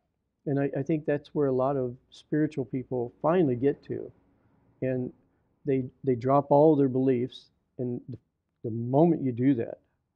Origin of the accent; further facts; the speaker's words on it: West Virginia, United States; I came from West by God, Virginia, where you got to believe in something, boy. You know, I grew up that way.